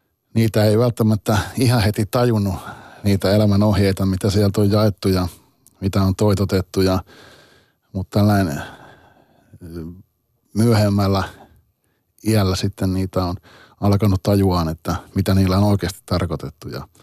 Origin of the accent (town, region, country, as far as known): Toijala, Pirkanmaa, Finland; born or raised there; also born or lived in Valkeakoski